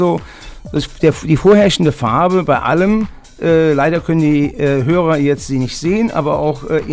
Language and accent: German; Moselweiß, Rhineland-Palatinate, Germany; Ich komme aus Moselweiß